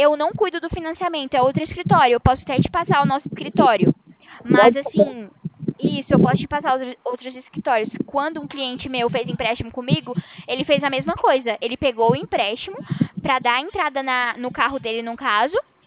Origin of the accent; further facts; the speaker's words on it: Itatiba, São Paulo, Brazil; eu sou de Itatiba, São Paulo também.